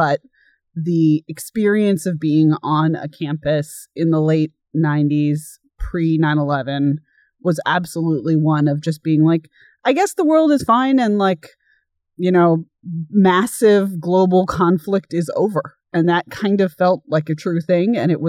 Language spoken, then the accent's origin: English; Washington, District of Columbia, United States; I would say that, you know, growing up in Washington, D.C., politics was the background noise of my life